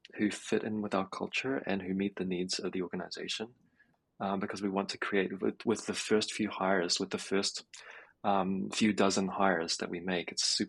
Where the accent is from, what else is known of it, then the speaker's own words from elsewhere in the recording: New Zealand; I'm from New Zealand, as I might have mentioned before, and I have a Maori lineage.